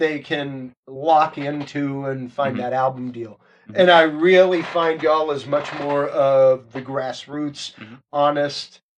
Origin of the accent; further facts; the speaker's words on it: Texas, United States; I'm from Texas, you know, Cajun by blood, but from Texas, and very rooted in Texas blues, Texas rock and roll, things like that.